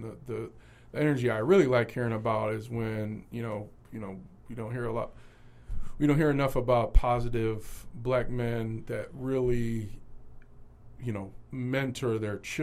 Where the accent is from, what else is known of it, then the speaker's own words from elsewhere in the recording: Cleveland, Ohio, United States; we're both from Cleveland.